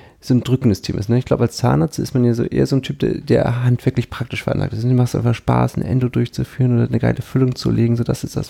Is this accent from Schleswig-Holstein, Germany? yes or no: yes; Pinneberg, Schleswig-Holstein, Germany; Ja, ich komme ja aus Pinneberg, also bin ich geboren nördlich von Hamburg, das ist vielleicht so 20 Minuten nördlich, nordwestlich.